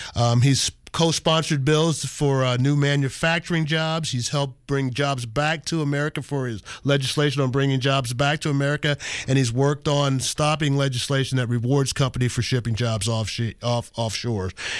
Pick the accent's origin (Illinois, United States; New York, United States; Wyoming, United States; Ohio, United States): Ohio, United States; Little background on me: I grew up in Southern Ohio. I come from a union background.